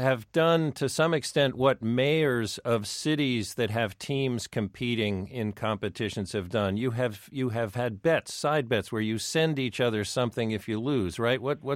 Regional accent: New Jersey, United States; Tony, you got to be a little careful. I'm from New Jersey.

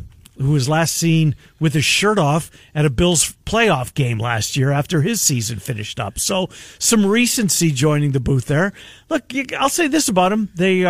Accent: Minnesota, United States; Yeah, growing up in the Twin Cities and rooting for LSU college baseball.

